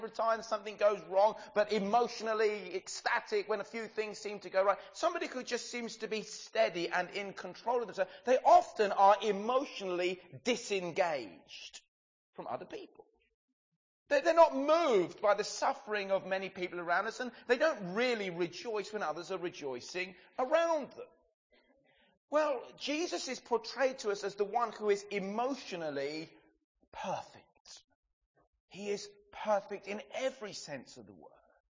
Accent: England, United Kingdom; We as English people are very, very different to the French, who are very different to the Spanish.

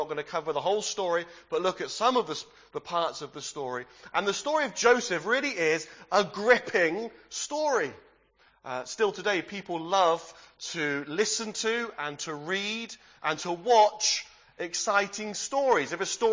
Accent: Bradford-on-Avon, South West England, United Kingdom; now in Sheffield, United Kingdom; I'm originally from the West Country, from a little town called Bradford-on-Avon. I've been serving the Lord in the church in Sheffield for the last 10 years

